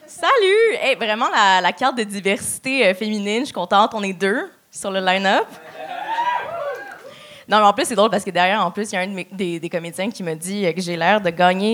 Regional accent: Lebanon; je suis libanaise et musulmane, ok.

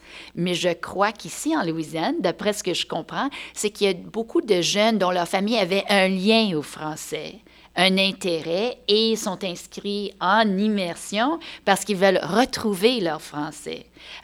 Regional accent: Ottawa, Ontario, Canada; Je suis d'Ottawa, la région de la capitale nationale.

